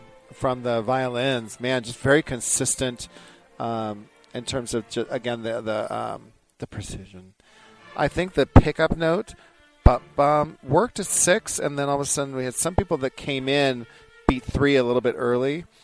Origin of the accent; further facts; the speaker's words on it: Pleasanton, California, United States; I'm from Pleasanton, California.